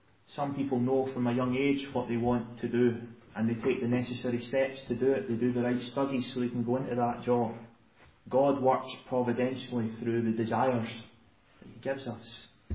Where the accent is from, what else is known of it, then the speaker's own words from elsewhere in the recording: Falkirk, Scotland, United Kingdom; Many of you will know that I'm from Falkirk